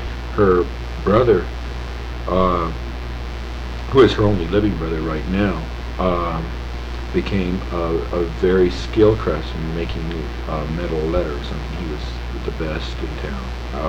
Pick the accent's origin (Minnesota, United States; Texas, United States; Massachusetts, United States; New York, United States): Texas, United States; El Paso; born there; Okay, I was born in El Paso, Texas. I was delivered by a Japanese doctor right before Pearl Harbor, and he split right after that.